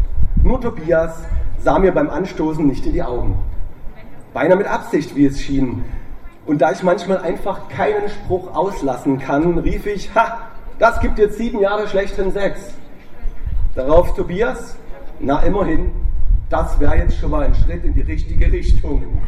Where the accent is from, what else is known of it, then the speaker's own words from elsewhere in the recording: Pirna, Saxony, Germany; also born or lived in Dresden; now in Chemnitz, Germany; Ich bin in Dresden geboren, in Pirna aufgewachsen und wohne jetzt in Chemnitz.